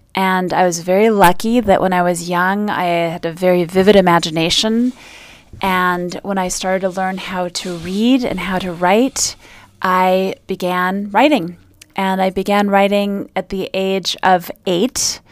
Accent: Chicago, Illinois, United States; I was born and raised here in Chicago.

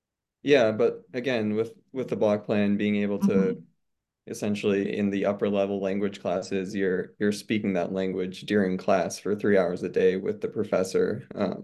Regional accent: Minneapolis, Minnesota, United States; I'm from Minneapolis originally

